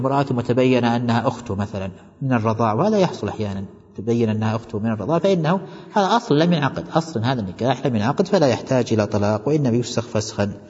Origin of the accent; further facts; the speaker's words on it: Najd, Saudi Arabia; وهذا كان موجود عندنا في نجد